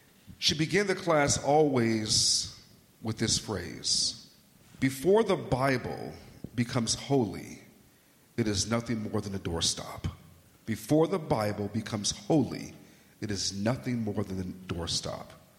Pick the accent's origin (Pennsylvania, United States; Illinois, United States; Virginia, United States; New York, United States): Illinois, United States; Chicago; I'm from Chicago. I can drive down Halsted Street